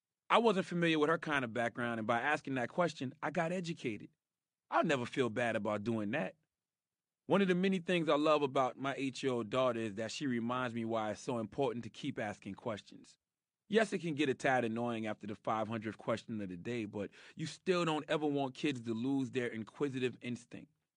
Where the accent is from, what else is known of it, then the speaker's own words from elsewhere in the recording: South Carolina, United States; I'm from South Carolina, where not too many people go around identifying themselves as Afro-Latinas